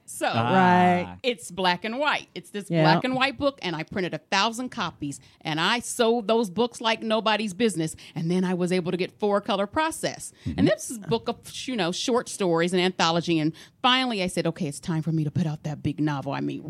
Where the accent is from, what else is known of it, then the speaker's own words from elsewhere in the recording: Columbus, Ohio, United States; I am from Columbus, Ohio originally, yes.